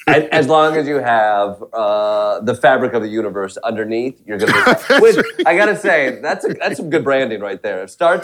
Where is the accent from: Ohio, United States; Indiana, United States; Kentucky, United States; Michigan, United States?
Michigan, United States; Kalamazoo; Kalamazoo, Michigan, right there. Home of Derek Jeter and Jordan Klepper.